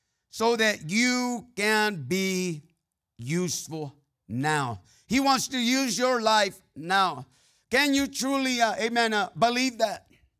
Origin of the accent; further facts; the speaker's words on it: California, United States; Growing up in the San Joaquin Central Valley there in California, all you had was fields, fields, and more fields.